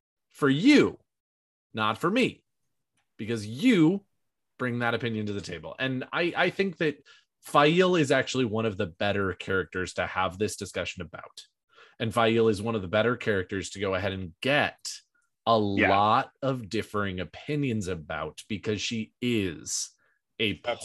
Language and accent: English; Los Angeles, California, United States; I'm from Los Angeles and I'm a liberal person